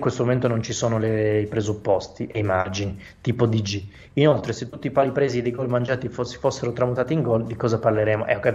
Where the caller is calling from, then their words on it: Ancona, Marche, Italy; di Ancona